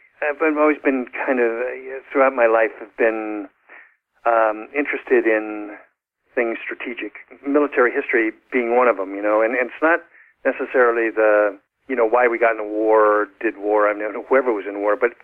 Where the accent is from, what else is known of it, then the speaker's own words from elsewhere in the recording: San Francisco, California, United States; Reminded me of my growing up in San Francisco, you bet.